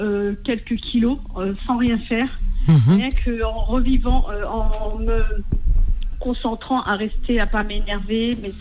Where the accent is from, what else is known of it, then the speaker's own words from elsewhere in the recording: France; born there; je suis algérienne du coup de Tlemcen, je suis née en France, hein